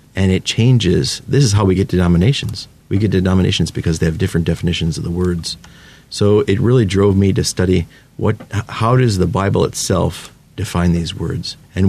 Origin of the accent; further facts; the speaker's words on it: Cleveland, Ohio, United States; myself, I'm from Cleveland, and we like the cold weather, and we like snow and wintertime